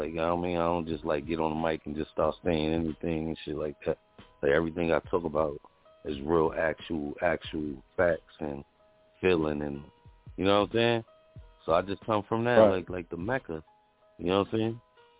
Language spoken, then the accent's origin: English; New York, United States; being from the bridge, like, you know, I grew up around